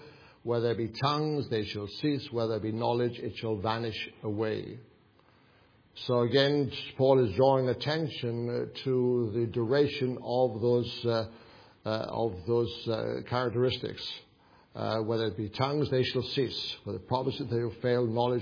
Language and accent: English; Wales, United Kingdom; moved away as an adult; I come from Wales. Wales is a very small country.